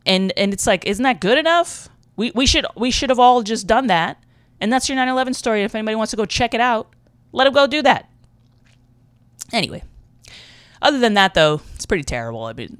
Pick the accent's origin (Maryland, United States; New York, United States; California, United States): New York, United States; One time when I was a little kid in the Bronx. I grew up in the Bronx, not the best of neighborhoods.